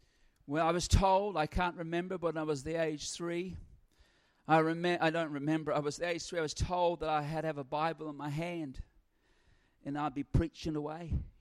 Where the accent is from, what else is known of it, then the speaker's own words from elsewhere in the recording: Dunedin, Otago, New Zealand; born there; I was born in Dunedin.